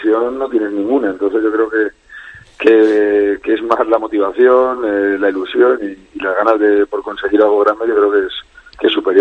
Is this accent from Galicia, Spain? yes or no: no; Tres Cantos, Community of Madrid, Spain; now in Madrid, Spain; Sí, de ahí soy yo.